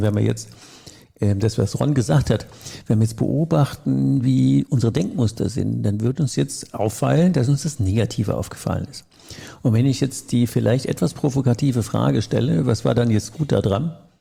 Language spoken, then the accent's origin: German; Rhineland, Germany; also ich bin ja ursprünglich Rheinländer